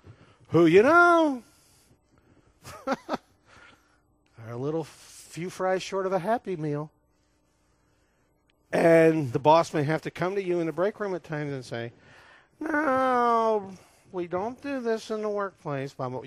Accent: Ohio, United States; I grew up in Ohio, lake effect snow. You've heard of that? I lived that growing up.

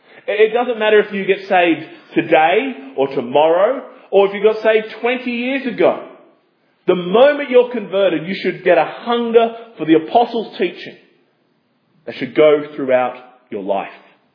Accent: Australia; That is why I, as an Australian, can come to Scotland and have fellowship with you. I have a different cultural background to what you have.

